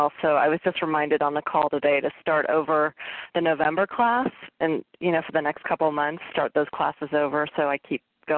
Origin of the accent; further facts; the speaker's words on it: San Francisco, California, United States; Actually, I'm not in San Francisco, but I'm from San Francisco.